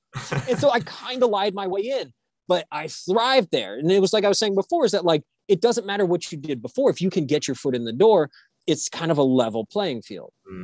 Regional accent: Miami, Florida, United States; And I grew up in Miami and it was a small part of Miami, but everyone knew my family.

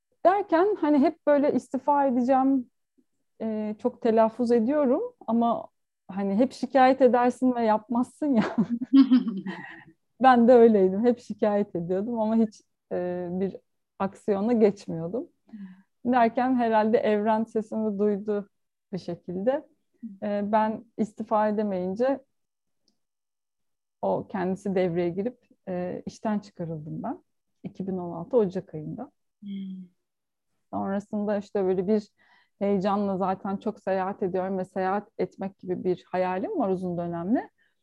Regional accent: Karadeniz Ereğli, Zonguldak, Turkey; also born or lived in Ankara / Istanbul; Şehir hayatı bana göre değildi çünkü ben Karadeniz Ereğli'de büyüdüm. Lojman çocuğuyum. Erdemir fabrikasında çalışıyordu ailem.

